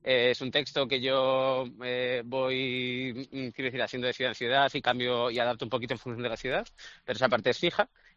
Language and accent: Spanish; Basque Country, Spain; Que fíjate que a mí me cuesta, que yo soy vasco